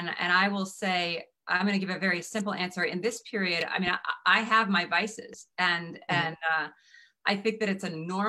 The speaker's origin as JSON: {"language": "English", "region": "the South", "country": "United States", "tie": "born or raised there", "said": "I grew up in the South. I love my sugar"}